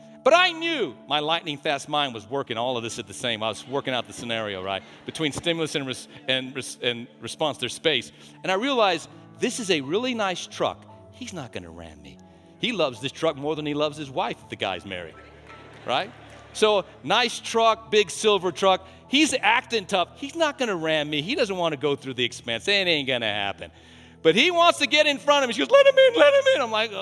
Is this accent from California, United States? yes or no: no; Albuquerque, New Mexico, United States; People jump out and shoot at you in Albuquerque. But I'm from Albuquerque.